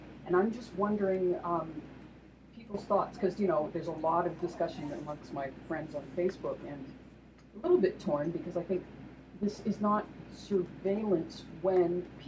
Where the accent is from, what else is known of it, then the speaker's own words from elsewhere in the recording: Vancouver, British Columbia, Canada; So I'm from Vancouver, home of the Vancouver Canucks.